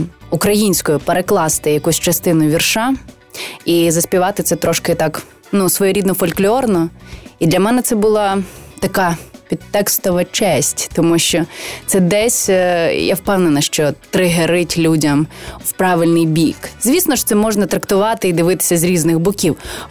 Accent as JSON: {"language": "Ukrainian", "region": "Western Ukraine", "country": "Ukraine", "said": "Мені 27 років, я живу в Україні, я українка, я із Західної України."}